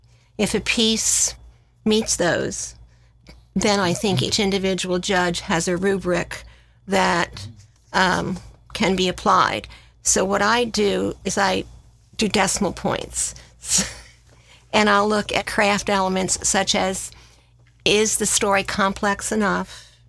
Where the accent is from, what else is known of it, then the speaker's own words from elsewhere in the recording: New Jersey, United States; Well, okay, first I'm from Jersey, so I come with attitude, okay? You know, and we have the shore.